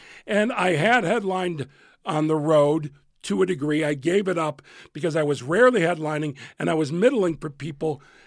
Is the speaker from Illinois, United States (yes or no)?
yes; Chicago, Illinois, United States; now in New York, United States; I was a local. I mean, I was from Chicago, but I was living in New York.